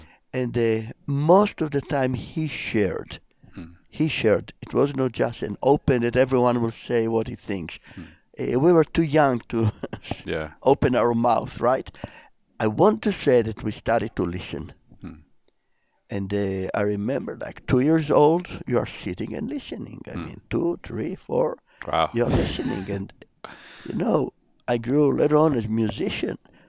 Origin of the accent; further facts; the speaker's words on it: Jerusalem, Jerusalem District, Israel; English is a second language; I was grown in Jerusalem. I was born in Jerusalem. More than 71 years ago, and to a father, mother, which were already Jewish believers from Bulgaria.